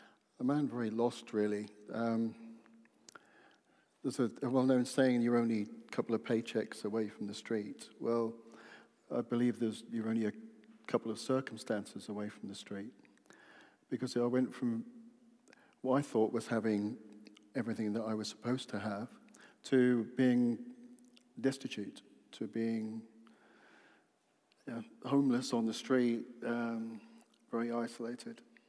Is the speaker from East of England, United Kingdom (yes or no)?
yes; Caister-on-Sea, East of England, United Kingdom; also born or lived in Blackburn / Buxton; I was born in Blackburn in Lancashire, but when I was only 6 months old, we moved to Buxton in Derbyshire, where my dad took up a job as a teacher there. We then moved to Caister-on-Sea when I was six